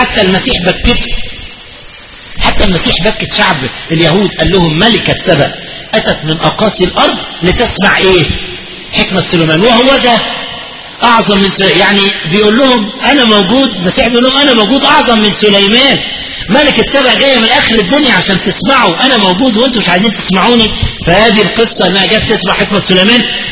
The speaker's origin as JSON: {"language": "Arabic", "country": "Egypt", "said": "والاستعمار كان عندنا في مصر الانجليزي، احنا عايشين في بلدنا والانجليز جم،"}